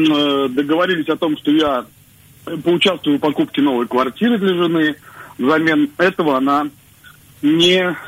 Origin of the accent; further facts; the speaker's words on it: Moscow, Russia; мне 32 года. Я из Москвы.